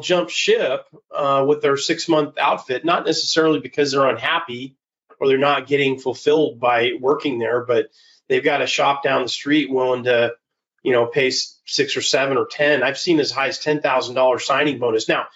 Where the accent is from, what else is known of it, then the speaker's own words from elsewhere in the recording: California, United States; They did this back probably about a decade ago when, because I'm from the Bay Area originally.